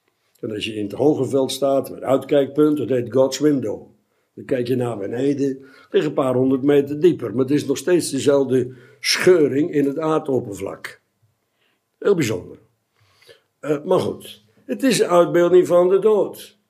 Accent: Netherlands; Want we zijn Nederlanders, dus het is het normaal Amsterdamse pijl.

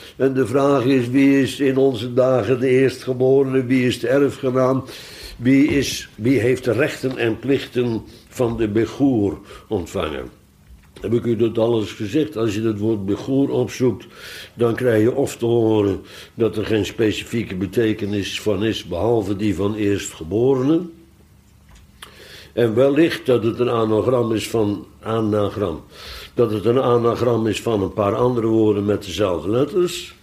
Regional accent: Netherlands; born there; Tenminste, ik ben een inboorling in Nederland. Ik ben in Nederland geboren.

